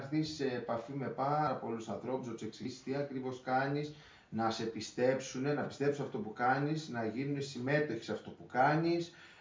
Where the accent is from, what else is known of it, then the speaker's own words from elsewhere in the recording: Skala, Peloponnese, Greece; also born or lived in Patras; Εγώ γεννήθηκα το 1992 στις 20 Αυγούστου. Έζησα και μεγάλωσα τα παιδικά μου χρόνια στη Σκάλα Λακωνίας, από όπου και ο τόπος καταγωγής του πατέρα μου. Η μητέρα μου κατάγεται από ένα χωριό άλλο, την Κρεμαστή Λακωνίας